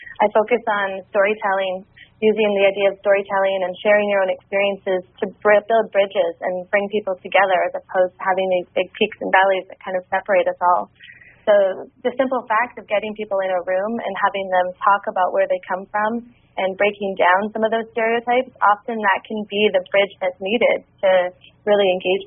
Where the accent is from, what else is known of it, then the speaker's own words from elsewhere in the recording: Vancouver, British Columbia, Canada; Yeah, I grew up in Vancouver and I grew up in a single family home.